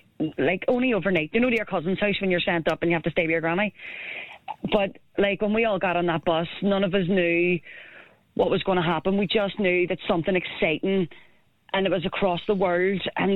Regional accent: Belfast, Northern Ireland, United Kingdom; So I'm from East Belfast

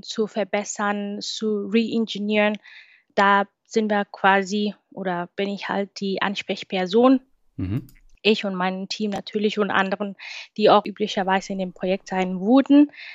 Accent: Kenya; moved away as an adult; ich komme ja aus Kenia und da sind alle dunkelhäutig

